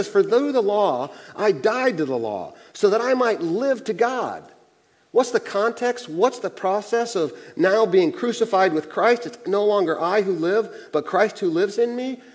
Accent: Akron, Ohio, United States; Where Vicki and I grew up in Akron, Ohio, there's a concert venue called Blossom Music Center.

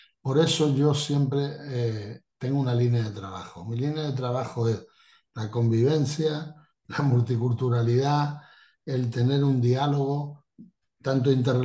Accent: Spain; que somos españoles igual que ellos, que somos personas, que somos empresarios

